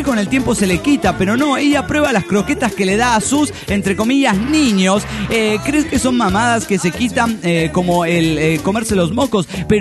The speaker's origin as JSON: {"language": "Spanish", "town": "Guadalajara", "region": "Jalisco", "country": "Mexico", "said": "de Guadalajara, Jalisco, México."}